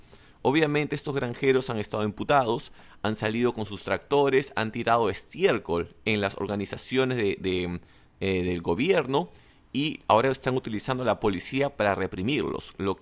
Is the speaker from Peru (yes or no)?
yes; Peru; como peruanos tenemos que defender nuestro mar.